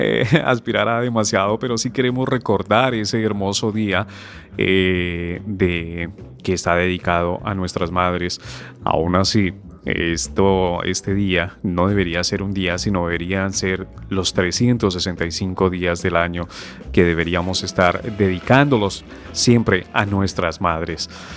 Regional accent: Colombia; now in Spain; se va a celebrar en nuestro país, en mi país, Colombia, el Día de la Madre

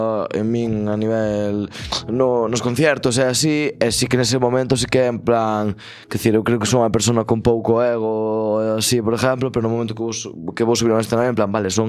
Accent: Xinzo de Limia, Galicia, Spain; eu son de Xinzo, pero meus pais son de Perrelos e de Folgoso, que son dous pueblos do concello de Sarreaus, que xusto están separados polo monte.

